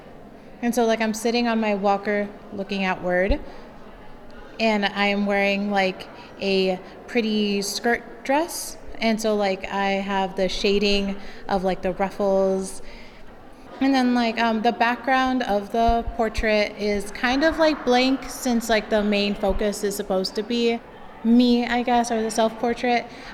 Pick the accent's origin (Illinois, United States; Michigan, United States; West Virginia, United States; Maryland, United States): Illinois, United States; Urbana; Since I was born in Urbana-Champaign and I grew up in Urbana, I think the experience was pretty nice.